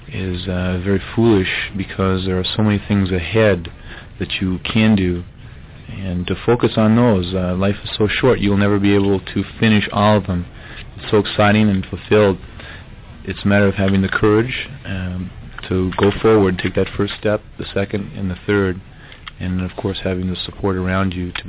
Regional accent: Williams Lake, British Columbia, Canada; I'm from Williams Lake, British Columbia.

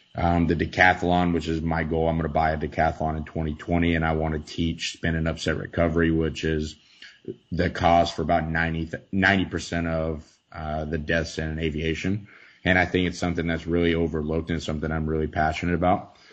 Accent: Texarkana, Texas, United States; from Texarkana, Texas.

